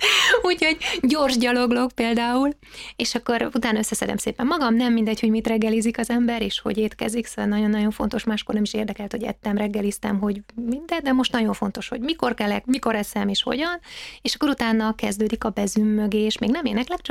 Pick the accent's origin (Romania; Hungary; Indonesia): Romania; Székely Land; ez a Hunc utazás, ami Székelyföldet úgy mutatja be, amiben én felnőttem